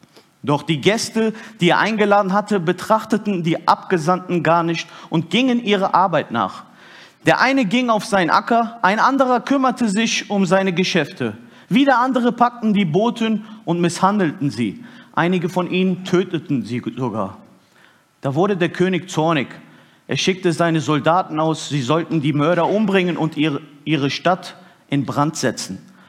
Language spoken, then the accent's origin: German; Turkey; für die mich noch nicht kennen. Ich bin Türke und glaube an Jesus.